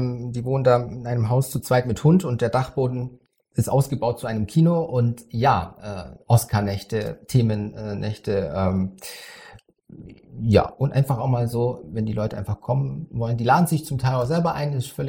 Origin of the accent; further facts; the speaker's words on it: Krumbach, Bavaria, Germany; Ich komme aus Bayern, also aus Krumbach, das liegt zwischen Augsburg und Ulm.